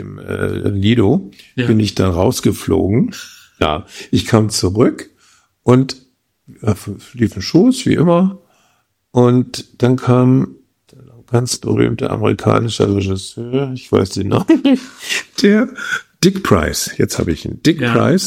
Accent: Hamburg, Germany; Ich war ja Deutsch, ich sag, ja, ich komme aus Hamburg.

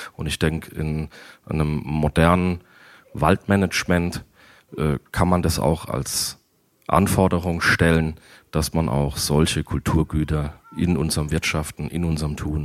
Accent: Mannheim, Baden-Württemberg, Germany; Also es gab mal den Zeitraum, da wo ich herkomme, ich komme aus Mannheim, also aus der Kurpfalz, da war mal alles eins.

